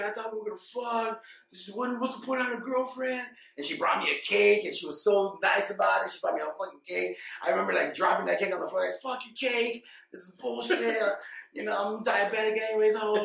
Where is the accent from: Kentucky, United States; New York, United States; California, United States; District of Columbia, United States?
California, United States; San Clemente; I like how you told the white dude, but I'm the one from San Clemente.